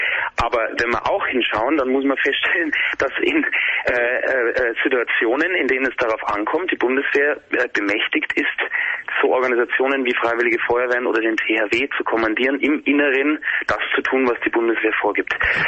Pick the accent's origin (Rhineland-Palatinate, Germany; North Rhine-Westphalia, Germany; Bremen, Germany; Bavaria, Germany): Bavaria, Germany; Regensburg; Ich komme aus Regensburg.